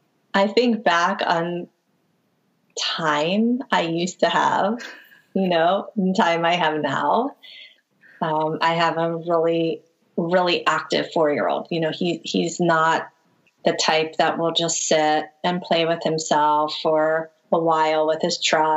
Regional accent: Philadelphia, Pennsylvania, United States; Like, I think I grew up in Philadelphia, and so I think about, you know, those single moms in the city who generally are food shopping at the local liquor store.

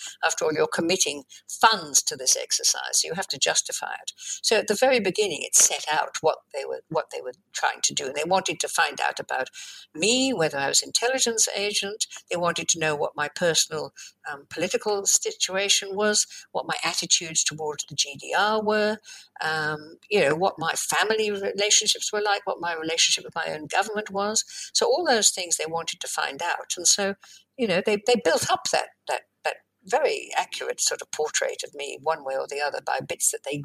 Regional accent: Australia; I'm an Australian, you know, and we know how to swear. I mean, I sound English, but that's my heritage, but I'm now Australian.

